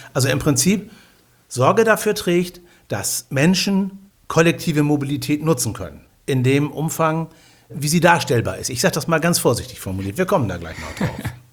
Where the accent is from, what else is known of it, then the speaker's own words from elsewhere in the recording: Hamburg, Germany; weil ich komme aus Hamburg